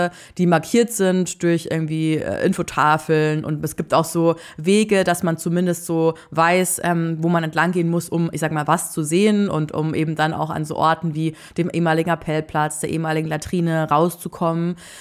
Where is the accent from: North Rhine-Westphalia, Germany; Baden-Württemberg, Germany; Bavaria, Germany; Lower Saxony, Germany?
Bavaria, Germany; Mühldorf; mein Heimatort gar keine Rolle hätte spielen sollen, so, ne? Weil was interessiert die, so ein kleines Kaff im Oberbayern, so an der Grenze zu Österreich